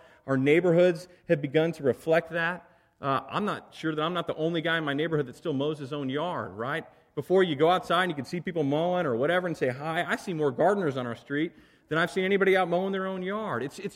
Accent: Bible Belt, United States; I grew up in the Bible Belt. We live in the Bible Belt of California now.

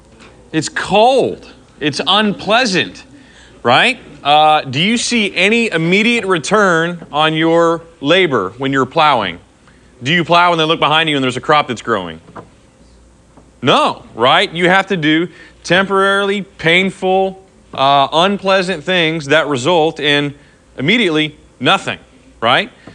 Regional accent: Texas, United States; now in Fresno, United States; I grew up in Texas in totally different climate.

